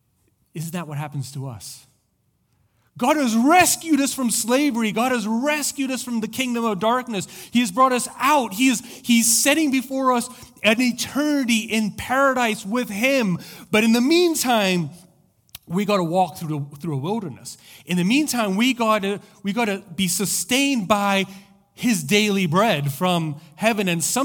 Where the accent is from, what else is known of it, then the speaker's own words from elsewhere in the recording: Santiago, Santiago Metropolitan Region, Chile; now in United States; I grew up in Chile. I grew up in Santiago. It's the place that I, you know, it's still hard not for it to feel like home.